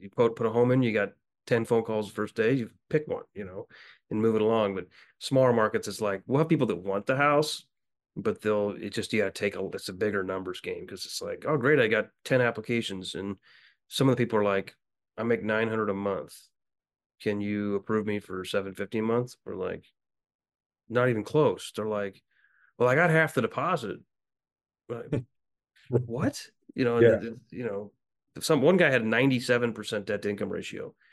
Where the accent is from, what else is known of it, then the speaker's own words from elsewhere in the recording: Illinois, United States; I grew up in Illinois.